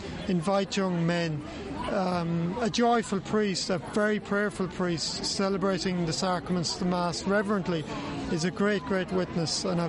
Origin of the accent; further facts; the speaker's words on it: Dunmore, County Galway, Ireland; I'm from Dunmore, County Galway, and I'm a seminarian having 3 years studied in Maynooth.